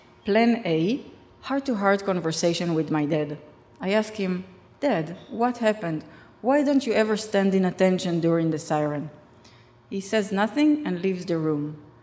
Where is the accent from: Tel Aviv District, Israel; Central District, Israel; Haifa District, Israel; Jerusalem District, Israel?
Central District, Israel; Rishon LeZion; English is a second language; With 8th grade level English, I tell him about my hometown, Rishon LeZion, and he tells me about Berlin.